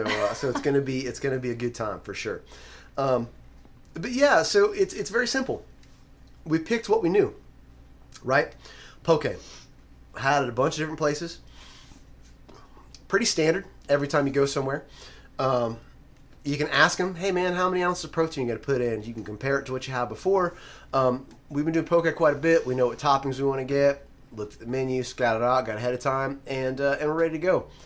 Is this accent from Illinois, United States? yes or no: no; Lakeland, Florida, United States; Super pumped to be heading back to my hometown, born and raised, Lakeland, Florida, to hang out with members of the fam.